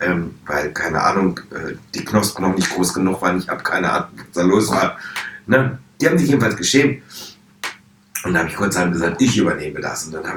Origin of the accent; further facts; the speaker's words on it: Hanover, Lower Saxony, Germany; in einer freien Theatergruppe auf dem Lande, nee, Hannover, wo ich groß geworden bin.